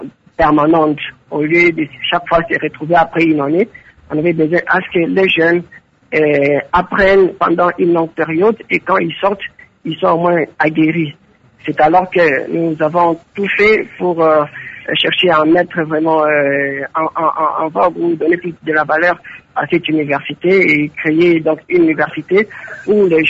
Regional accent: DR Congo; ici chez nous en RDC Congo

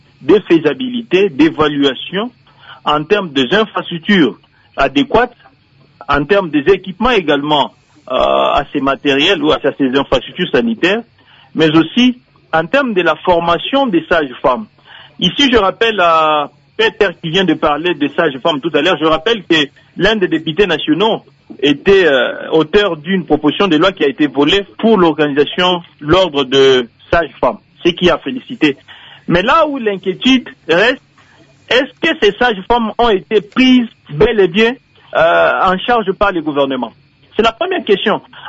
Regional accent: Ngwadi, Kasaï-Oriental, DR Congo; Entre chez moi, au Kassai Oriental à Tshilenge, précisément à Ngwadi, dans mon village natal, et Kinshasa

